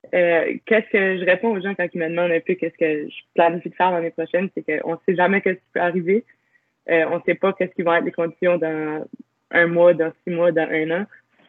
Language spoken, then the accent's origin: French; Edmonton, Alberta, Canada; now in Moncton, Canada; Je suis originaire du Nord-Ouest, d'Edmonton, plus précisément. Puis ça fait déjà depuis 2016 que je suis étudiante à l'Université de Moncton, campus de Moncton.